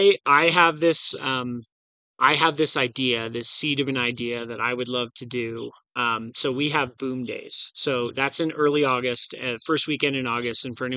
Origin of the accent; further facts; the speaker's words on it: Boston, Massachusetts, United States; I'm from Boston. I am a Yankee through and through.